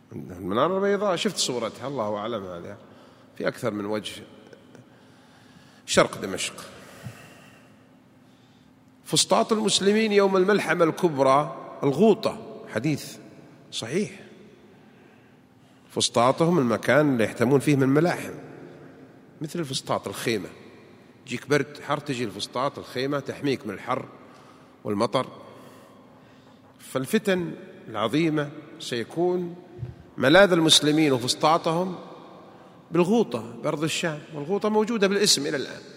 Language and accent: Arabic; Saudi Arabia; عندنا في السعودية